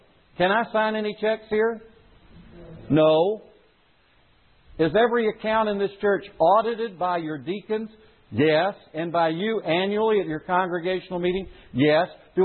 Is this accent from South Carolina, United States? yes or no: yes; South Carolina, United States; It was something that was done in the church I was raised in South Carolina.